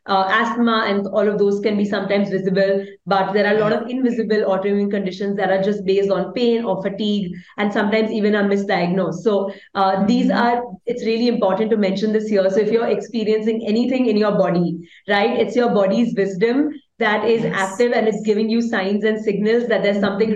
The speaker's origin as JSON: {"language": "English", "town": "Mumbai", "region": "Maharashtra", "country": "India", "said": "from Mumbai, India."}